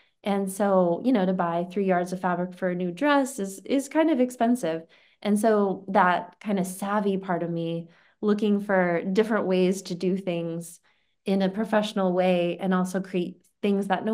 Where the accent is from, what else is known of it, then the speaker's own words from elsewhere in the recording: United States; I feel like I think Americans, well, because also I'm an American, I think that I just understand the sensibility.